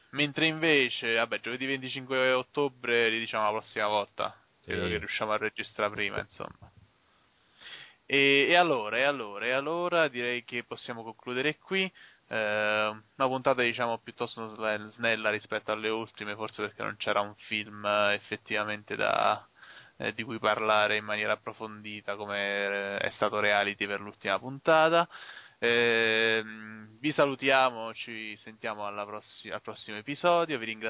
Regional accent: Southern Italy, Italy; Io purtroppo no, perché sono un terrone.

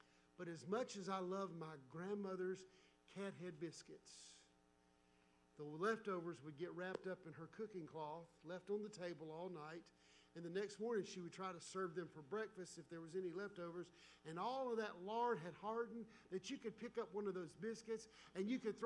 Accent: the South, United States; I'm a Southern redneck. I was born and raised in the South, and I proudly claim my heritage

